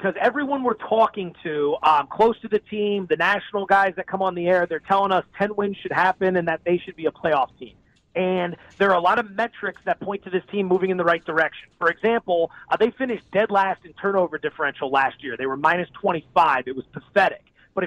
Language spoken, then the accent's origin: English; East Coast, United States; I'm from the East Coast, and there's some great fan bases there. I lived all over the country.